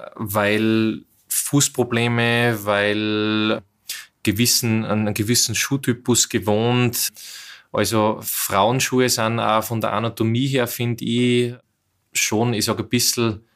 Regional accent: Strobl, Upper Austria, Austria; also born or lived in Bad Ischl; ich bin in Strobl am Wolfgangsee geboren, aufgewachsen und geboren bin in Ischl im Krankenhaus, aber bin eben in Strobl aufgewachsen.

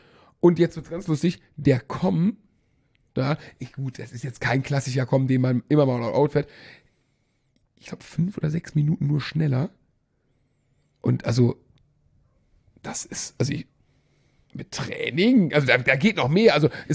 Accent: Alcúdia, Balearic Islands, Spain; Wir waren in meiner Heimat.

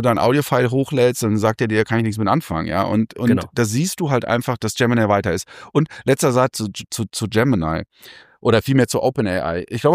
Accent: North Rhine-Westphalia, Germany; ich komme so eher aus NRW, habe aber keinen krassen, wirklichen Dialekt.

